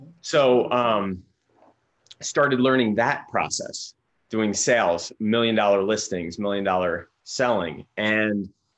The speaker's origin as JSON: {"language": "English", "town": "Pottstown", "region": "Pennsylvania", "country": "United States", "tie": "born or raised there"}